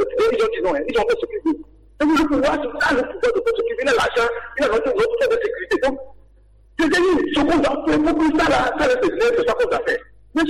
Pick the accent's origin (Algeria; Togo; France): Togo; Nous tous, nous sommes là, nous sommes des Togolais.